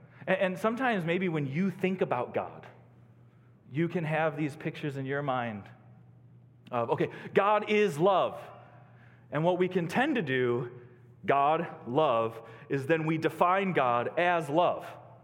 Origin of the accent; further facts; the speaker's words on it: Cornville, Illinois, United States; now in Holland, United States; We live in Holland, Michigan, people. There is beauty. I grew up in Cornville, Illinois.